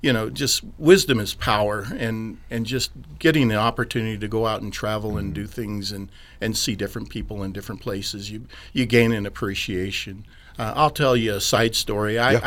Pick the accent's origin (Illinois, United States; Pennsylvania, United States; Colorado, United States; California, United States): Colorado, United States; Colorado Springs; You know, I grew up in Colorado Springs, and quite honestly, we, at least I didn't know about segregation. I didn't understand life outside of Colorado Springs.